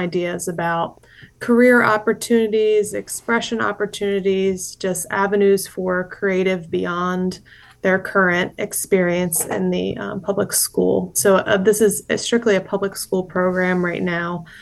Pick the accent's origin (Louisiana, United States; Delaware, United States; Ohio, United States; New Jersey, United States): Delaware, United States; Dover; bring back sort of nostalgic memories for me of growing up in Dover, hearing Del State's marching band playing as you're, you know, driving down 13. I could hear it from my parents' house growing up